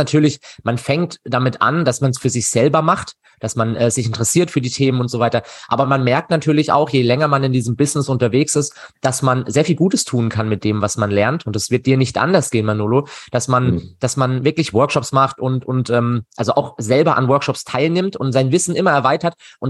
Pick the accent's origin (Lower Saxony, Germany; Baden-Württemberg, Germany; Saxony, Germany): Baden-Württemberg, Germany; Freiburg; Bin dann nach 3 Jahren wieder zurück nach Freiburg gezogen mit sehr vielen neuen Ideen in meine Heimatstadt eben